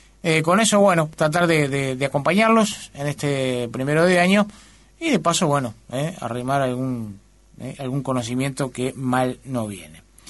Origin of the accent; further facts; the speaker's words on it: Uruguay; somos así los uruguayos, es parte de nuestra idiosincrasia, ¿no?